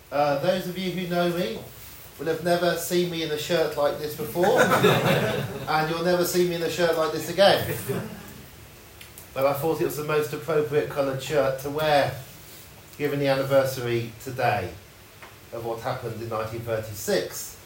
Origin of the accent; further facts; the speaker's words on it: Oxford, South East England, United Kingdom; born there; I was born in Oxford in 1968. I was born between a cemetery and a shopping centre to the south of the city